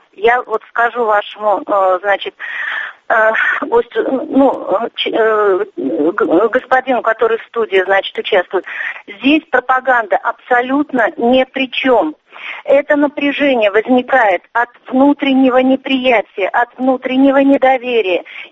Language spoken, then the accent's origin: Russian; Bashkortostan, Russia; moved away as an adult; now in Moscow, Russia; вот родилась и выросла в Башкирии, да, и сын у меня тоже родился и вырос в Башкирии, но вот мы 5 лет уже живем тут в Москве, можно сказать.